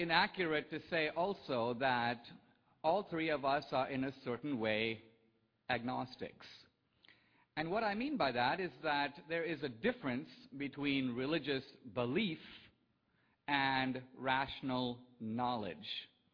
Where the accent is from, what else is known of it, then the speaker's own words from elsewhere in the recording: Mumbai, Maharashtra, India; I come from Bombay, India. My family is from a part of India called Goa. I was born Christian.